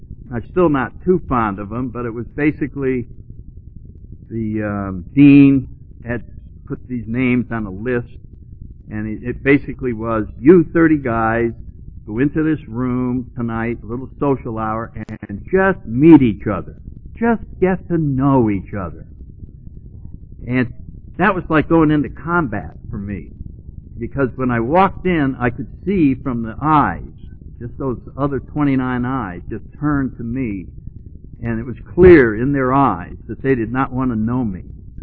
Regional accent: New Haven, Connecticut, United States; Yeah, I grew up in New Haven, Connecticut.

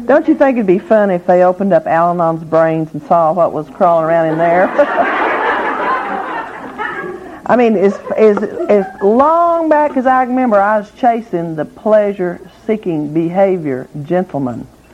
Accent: Texas, United States; I think some of you think I'm from California. I am not. I'm sleeping out there, but I'm from Texas. And my family is Baptist.

